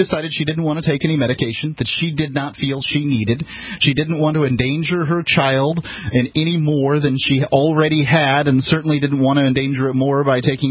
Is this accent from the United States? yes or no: yes; the South, United States; I'm sorry, I'm from the South. We call it liars down there.